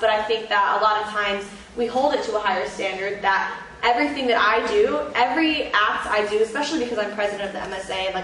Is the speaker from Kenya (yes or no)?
no; Syria; I'm not just Muslim, and, like, these countries are not just Islam, and, like, it doesn't make any sense, you know, like, I mean, I'm from Syria